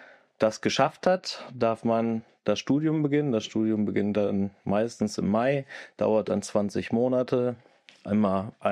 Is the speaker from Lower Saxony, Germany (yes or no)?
yes; Moringen, Lower Saxony, Germany; ich komme aus Moring